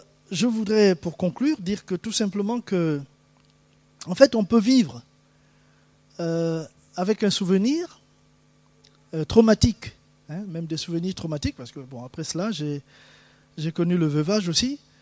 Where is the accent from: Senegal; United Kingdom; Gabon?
Gabon; je suis né et j'ai grandi au Gabon où j'ai eu une enfance, une adolescence et une jeunesse que je qualifie de gaie et joyeuse. Dans une famille catholique